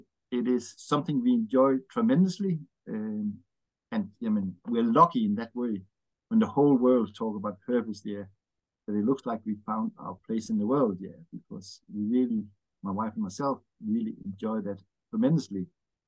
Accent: Denmark; now in England; I'm from Europe, a bit like Javier. I'm from Denmark. Been working in England for the last 30 years

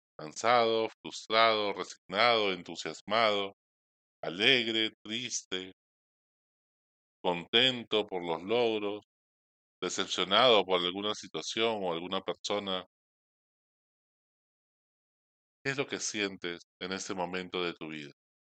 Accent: Peru; Somos peruanos y estamos acostumbrados a años complicados a nivel político, a nivel económico también.

